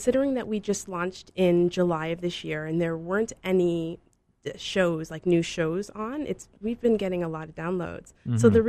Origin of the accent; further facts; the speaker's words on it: Waterloo, Ontario, Canada; Because it's funny because I grew up here in Waterloo. I didn't stay on residence when I went to University of Waterloo.